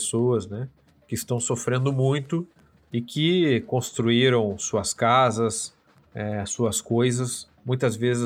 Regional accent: Rio Grande do Sul, Brazil; uma coisa que me orgulhou muito enquanto gaúcho e brasileiro

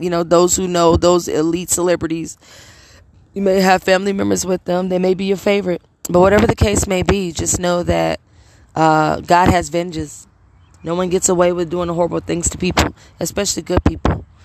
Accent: Beloit, Wisconsin, United States; also born or lived in South Bend / Milwaukee; I grew up in Beloit, Wisconsin, coming out of Milwaukee, Wisconsin. I was born in South Bend, Indiana.

